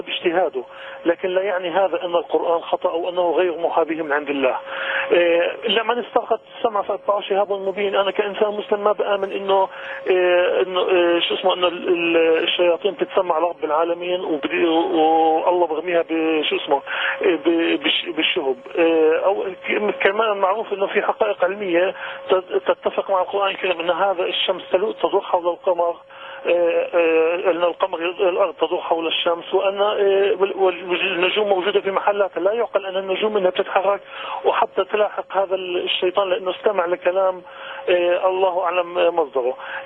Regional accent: Palestine; انا من فلسطين

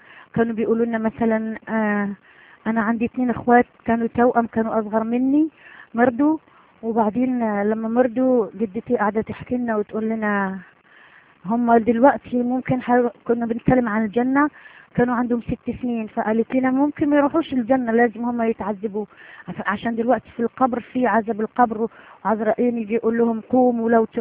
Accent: Algeria; now in Europe; من الجزائر، عايشة في أوروبا. أنا كنت مسلمة من عيلة مسلمة، في عيلتي كانوا مسلمين كلهم

